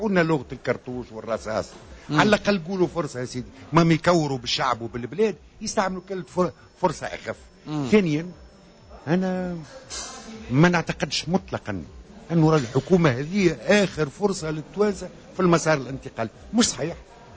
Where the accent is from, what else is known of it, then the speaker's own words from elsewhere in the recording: Gafsa, Gafsa Governorate, Tunisia; هو ذكر قفصة وانا خطرني من قفصة